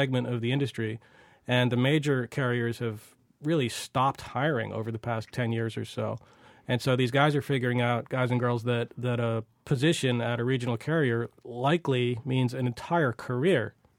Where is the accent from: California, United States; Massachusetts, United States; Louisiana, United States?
Massachusetts, United States; Revere; My background is strictly civilian. Yeah. I grew up in Revere, actually.